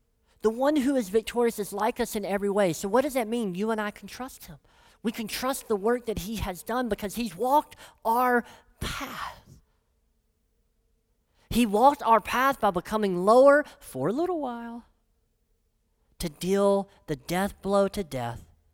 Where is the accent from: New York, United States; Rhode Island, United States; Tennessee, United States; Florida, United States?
Tennessee, United States; I grew up in Tennessee, you can kind of tell where that comes from.